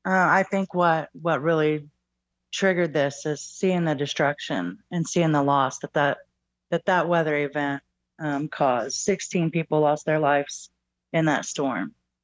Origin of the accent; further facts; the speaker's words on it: Arkansas, United States; No, I grew up in Arkansas.